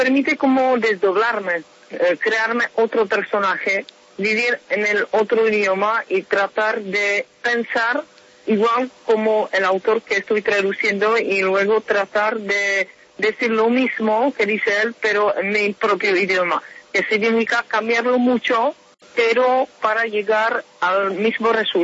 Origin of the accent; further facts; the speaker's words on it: Czechia; Spanish is a second language; para poder traducirlos luego y presentarlos al público checo. Hablar de las traducciones que se hacen en mi país